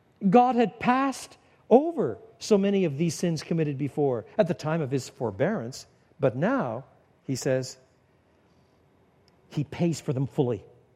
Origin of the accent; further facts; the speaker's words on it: Canada; I was brought up in a generation, I was brought up in Canada